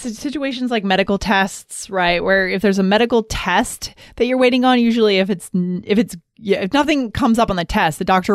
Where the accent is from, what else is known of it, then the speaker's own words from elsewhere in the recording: Northeast, United States; exploring the South, right? Which is very foreign to me growing up in the Northeast.